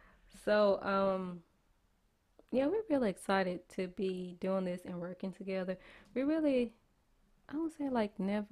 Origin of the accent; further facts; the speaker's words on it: Louisiana, United States; now in Houston, United States; So we met at our we live in Houston, Texas. I am from Louisiana. Okay, put your L's up. So, yeah, we live in Houston, Texas right now. So, we met in Louisiana.